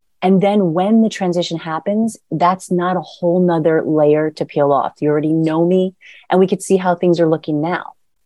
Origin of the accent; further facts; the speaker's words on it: New York, United States; Hey, I'm a New Yorker.